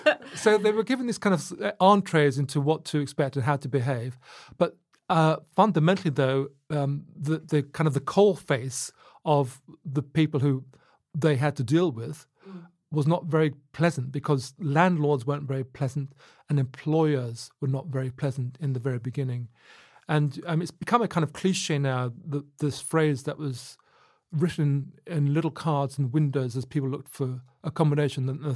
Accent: Luton, East of England, United Kingdom; I understood this as I was growing up in Luton, you know, you'd hear these stories again and again.

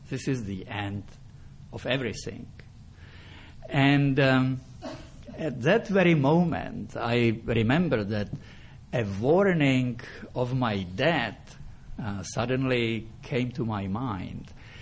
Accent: Czechia; English is a second language; I never had any desire to leave my home country. Yes, I hated the communist system, but like most Czechs, I knew my ways around.

